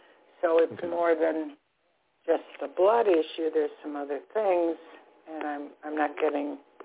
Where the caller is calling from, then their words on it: Florida, United States; I'm calling from Florida.